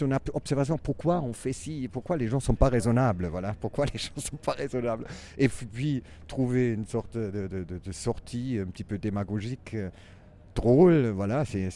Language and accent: French; Germany; accent: German; French is a second language; Et une parole handicapée, comme moi, avec mon accent allemand, c'est une parole peut-être de clown